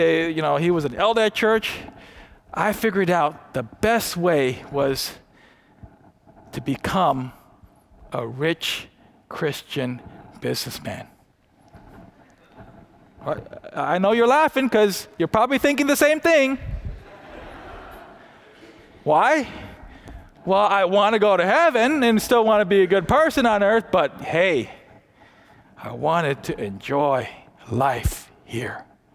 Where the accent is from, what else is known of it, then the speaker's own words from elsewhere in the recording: Taiwan; now in United States; I grew up in Taiwan on the mission field. And I remember coming back on furlough. Every 4 years, we'd come back home